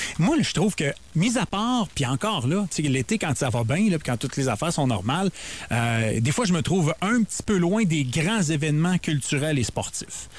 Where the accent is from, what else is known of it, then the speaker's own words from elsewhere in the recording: Magog, Quebec, Canada; Ça me fait penser à ma ville natale, je trouve.